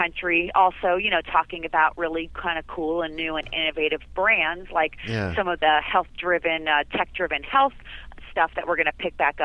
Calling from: San Diego, California, United States; I am in sunny San Diego.

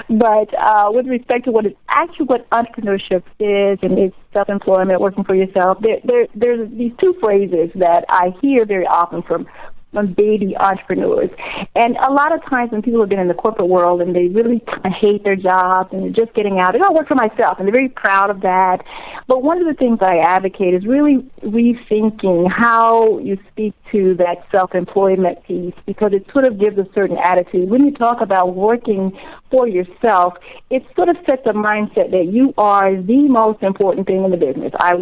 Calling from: Atlanta, Georgia, United States; Atlanta, Georgia.

